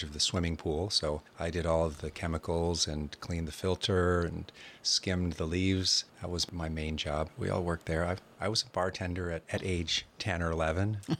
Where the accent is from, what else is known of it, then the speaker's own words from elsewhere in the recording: Miami, Florida, United States; born there; also born or lived in Germany; I've been here since 2003. I was born in Miami, Florida, though I only lived there for about 6 weeks before moving to Germany.